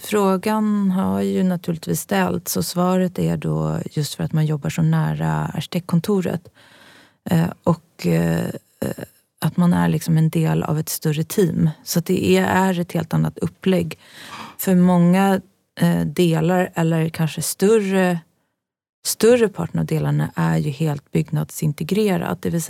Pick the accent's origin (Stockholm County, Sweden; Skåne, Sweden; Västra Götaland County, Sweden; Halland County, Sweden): Stockholm County, Sweden; Fisksätra; Och jag är ju uppvuxen i Fisksätra, så att visst finns det minnen från tunnelbanestationerna.